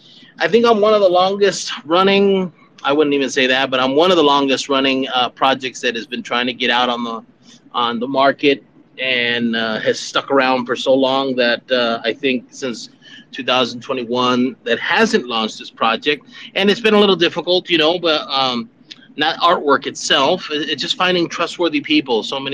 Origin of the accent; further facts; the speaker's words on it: Miami, Florida, United States; moved away as an adult; All right, I'm originally from Florida, Dade County, Miami in the house. And I came down here in 2009 in California.